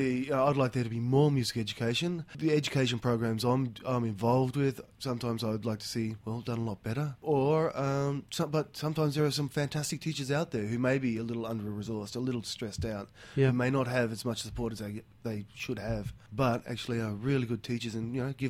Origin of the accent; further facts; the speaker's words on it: Darwin, Northern Territory, Australia; Well, growing up in Darwin, I was just really lucky to have so many opportunities. Being a small town